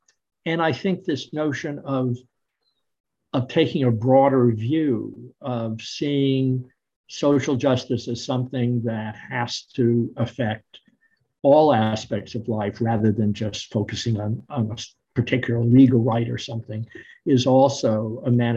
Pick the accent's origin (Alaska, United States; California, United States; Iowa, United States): California, United States; Palo Alto; It happened that when I was growing up in Palo Alto, the church of which I was a part, during those years, built